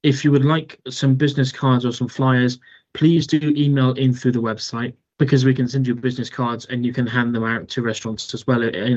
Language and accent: English; Plymouth, South West England, United Kingdom; But we've got quite a few in my hometown of Plymouth, quite a few in the southwest.